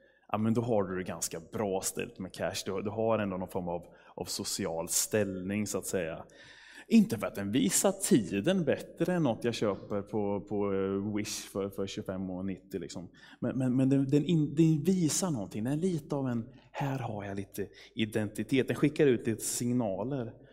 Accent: Skänninge, Östergötland, Sweden; born there; Jag är född i Skänninge.

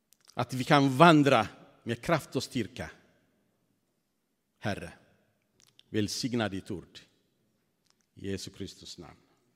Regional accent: Eritrea; Swedish is a second language; och jag är från Eritrea.

